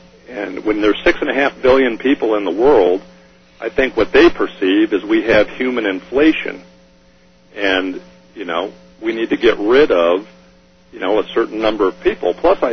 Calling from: California, United States; Actually, I'm calling from Southern California.

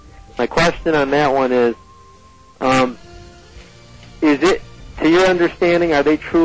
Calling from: Howell, Michigan, United States; I'm calling from Howell, Michigan.

